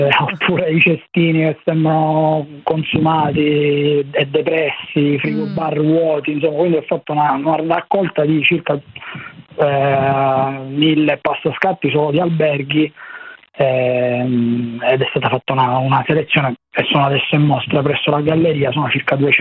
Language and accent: Italian; Solarino, Sicily, Italy; Feci un corso di fotografia all'età di 15 anni nel mio paesino a Solarino